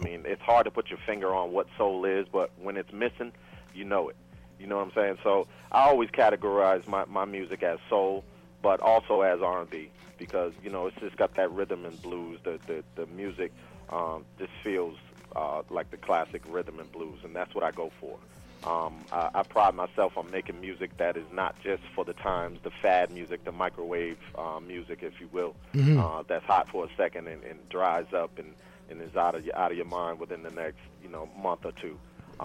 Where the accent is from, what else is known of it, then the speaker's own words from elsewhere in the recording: Brockton, Massachusetts, United States; born there; I was born in Brockton, Massachusetts, man. I mean Brockton, Boston.